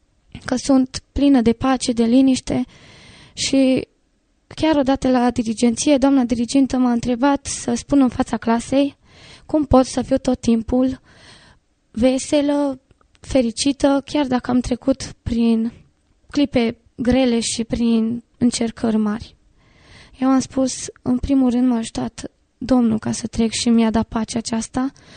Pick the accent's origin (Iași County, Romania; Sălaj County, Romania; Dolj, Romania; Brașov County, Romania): Sălaj County, Romania; Valcău; now in Zalău, Romania; Am venit din Valcău, de la țară, am venit în Zalău